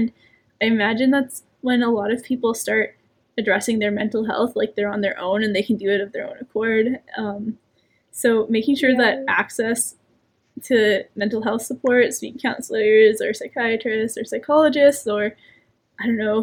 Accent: British Columbia, Canada; now in Quebec, Canada; I had to figure out the healthcare system in Quebec because I came from British Columbia

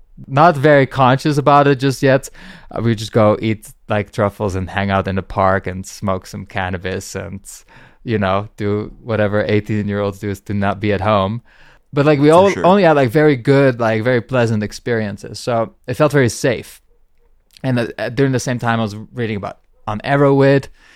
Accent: Netherlands; I'm from the Netherlands, which it's a very good place if you're a mushroom lover

